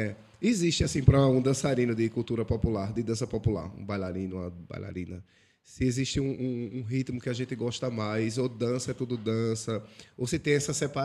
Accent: Pernambuco, Brazil; Que está vendo que nós somos pernambucanos, o nosso sotaque é totalmente diferente e charmoso.

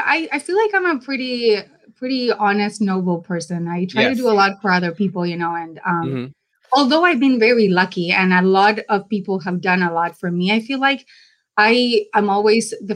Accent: Buenos Aires, Argentina; Well, you know, I grew up in South America in Buenos Aires, Argentina. So I would describe really my family as a struggling middle class.

